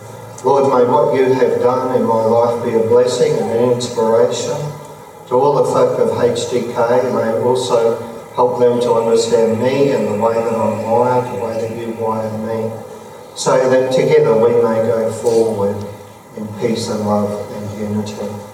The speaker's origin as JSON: {"language": "English", "town": "Toowoomba", "region": "Queensland", "country": "Australia", "tie": "born there", "said": "Friday is my 60th birthday. So on the 3rd of August 1958, I was born in Toowoomba, Queensland, to Doreen, my mum, she was a housewife, and my dad, Clyde, who was a cheesemaker."}